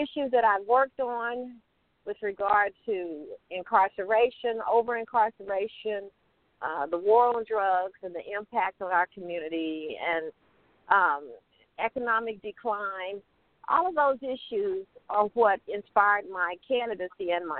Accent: Holdenville, Oklahoma, United States; born there; Sure. I was born in Holdenville. That's my mom's hometown. And it was a fort at one point, Fort Holden.

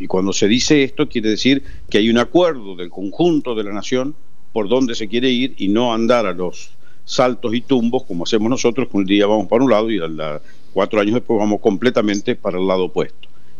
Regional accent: Santa Fe, Argentina; mi idea es hacer algo en Santa Fe, porque soy santafesino, sí. Y creo que le debo yo a mi provincia, que me educó

